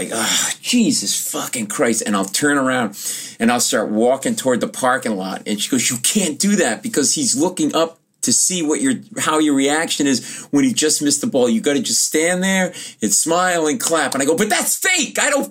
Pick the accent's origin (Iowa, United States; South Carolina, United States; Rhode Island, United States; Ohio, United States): Rhode Island, United States; Providence; And, I swam at the boys club, and I grew up in Rhode Island, in Providence, Rhode Island, and they had this thing